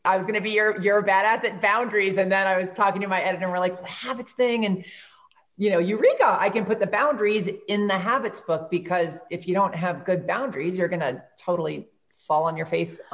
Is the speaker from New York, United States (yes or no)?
yes; New York, United States; I'm from New York. I'm impatient.